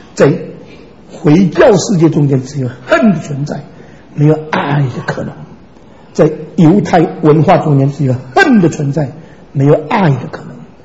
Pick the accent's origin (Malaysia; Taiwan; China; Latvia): China; Xiamen, Fujian; moved away; 那是中国跟日本打仗的时候，我在厦门生的。我50年以后离开厦门以后，准准50年，我跑回我的家乡去找到我生的那个房子。